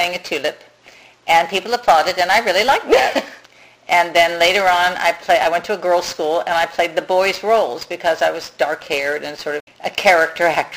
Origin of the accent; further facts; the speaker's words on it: St. Louis, Missouri, United States; I grew up in St. Louis, Missouri.